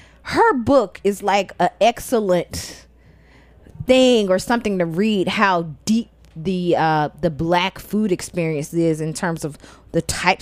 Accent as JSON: {"language": "English", "region": "the South", "country": "United States", "tie": "born or raised there", "said": "And definitely, I mean, you know, I grew up in the South."}